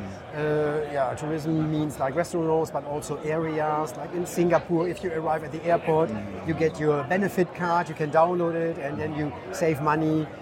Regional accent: Germany; English is a second language; I'm from Germany.

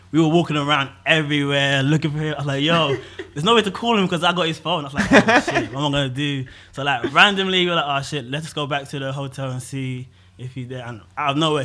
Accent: London, United Kingdom; I'm from East London.

